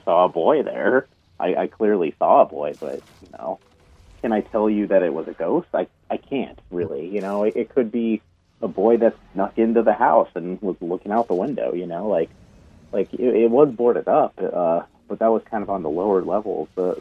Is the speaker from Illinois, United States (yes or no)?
yes; Chicago, Illinois, United States; born there; also born or lived in New Mexico; so I was born in Chicago, but I lived in New Mexico